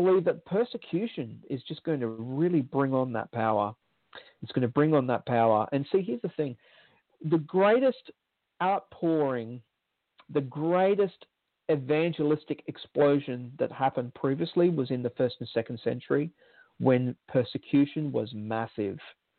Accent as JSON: {"language": "English", "country": "Australia", "said": "And this is a major concern for me being an Australian, because China has been very, very, very belligerent."}